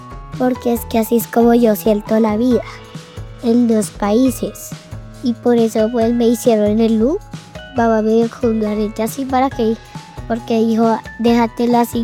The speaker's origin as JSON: {"language": "Spanish", "country": "Colombia", "tie": "born there", "said": "Soy de dos países, uno de Cuba y otro de Colombia, aunque nací acá en Colombia, mi papá es cubano."}